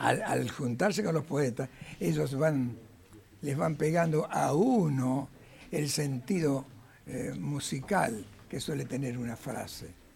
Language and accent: Spanish; Ramos Mejía, Buenos Aires Province, Argentina; Se hizo toda mi vida, desde la adolescencia, o casi de la niñez, a la adolescencia hasta ahora que soy abuelo, en Ramos Mejía.